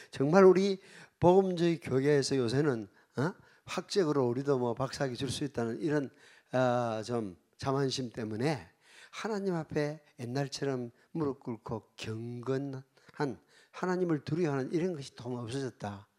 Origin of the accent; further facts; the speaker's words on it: South Korea; 우리는 한국 사람들은 기도를 해야 된다 이러면 딱 떠오르는 게 새벽 기도지 다른 기도가 없습니다.